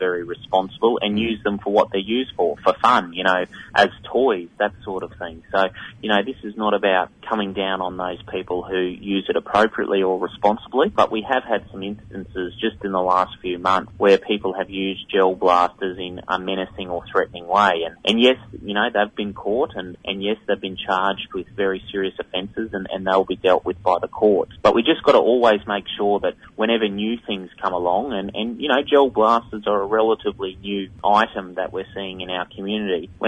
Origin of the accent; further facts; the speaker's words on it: Queensland, Australia; you've got to be proud as a Queenslander to know we've got the best in the world here in Queensland.